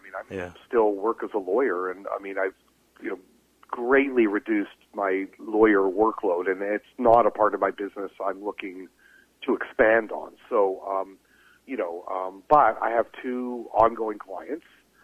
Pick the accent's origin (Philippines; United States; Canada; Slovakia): Canada; I mean, we're all Canadian.